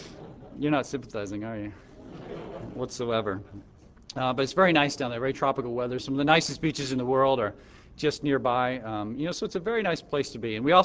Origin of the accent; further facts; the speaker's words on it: United States; Actually, I haven't been gone that long. I am still American